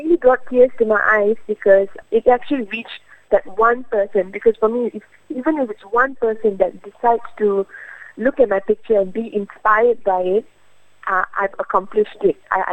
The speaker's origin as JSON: {"language": "English", "country": "Malaysia", "said": "think I'm the third generation in Malaysia. So my parents, grandparents are from Tiruchi, Chennai. So I am Indian, Hindu by religion"}